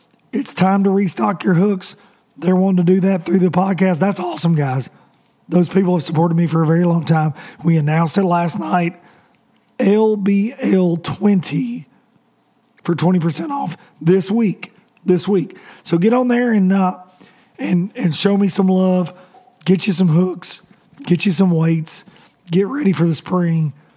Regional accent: Tennessee, United States; I'm a redneck from Tennessee

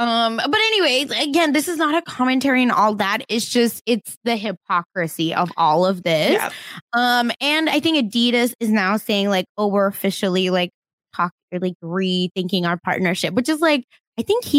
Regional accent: Tulsa, Oklahoma, United States; Maybe even the Black Wall Street, which was unfortunately in my part of where I grew up in Tulsa.

